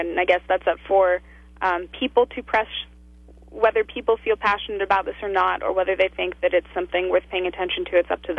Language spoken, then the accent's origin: English; California, United States; now in Washington, United States; I'm from California. Been in D.C. for about a year and a half.